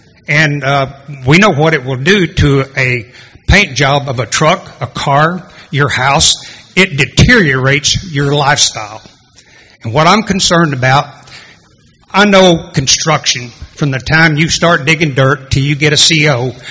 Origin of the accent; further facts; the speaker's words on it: Texas, United States; I was born and raised in Grayson County.